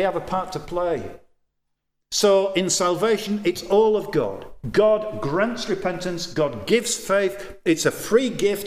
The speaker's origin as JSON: {"language": "English", "region": "Yorkshire and the Humber", "country": "United Kingdom", "said": "I'm a Yorkshire lad, actually."}